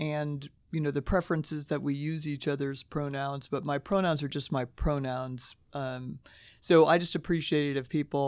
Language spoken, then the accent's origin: English; Indiana, United States; And so I grew up in Southern Indiana with a Southern mom.